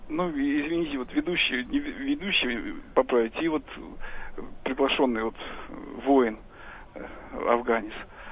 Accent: Ryazan, Ryazan Oblast, Russia; Тем более, я из Рязани, в Рязани стоял полк, который принимал участие.

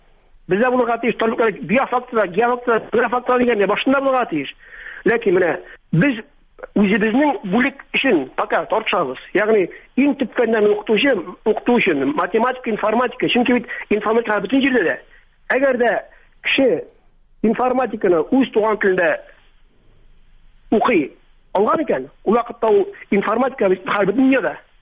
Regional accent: Chutay, Tatarstan, Russia; Балтач районы Чутай авылы. Күп мурагда айтар инде мектеп түзүргә. Чөнки ул мектеп чынлап та иски инде. Мен оқыган мектеп ул.

